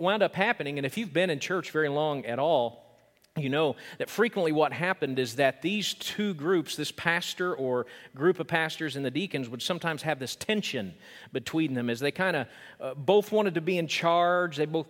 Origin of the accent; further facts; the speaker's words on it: Oklahoma, United States; Yesterday, Julie and I had to make a trip down and back to my hometown in Oklahoma